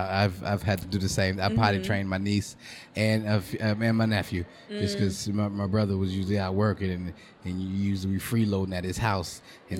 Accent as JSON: {"language": "English", "town": "New Orleans", "region": "Louisiana", "country": "United States", "said": "I'm from New Orleans."}